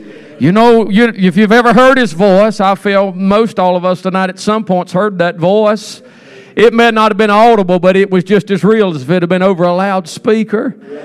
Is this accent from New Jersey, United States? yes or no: no; Georgia, United States; And we're from Georgia, and we're from way down in Georgia. We're almost out of Georgia.